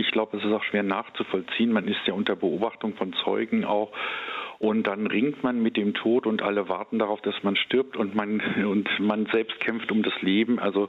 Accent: Germany; Und ich denke, wir als Deutsche haben da auch vielleicht auch noch mal eine besondere Sensibilität, wenn wir an unsere eigene Geschichte denken.

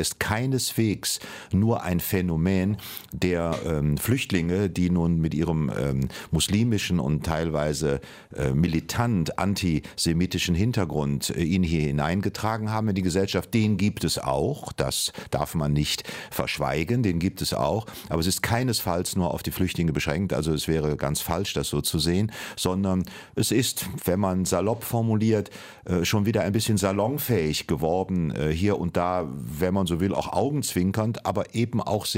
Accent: Cologne, North Rhine-Westphalia, Germany; Und es bedrückt mich vor allen Dingen als Kölner

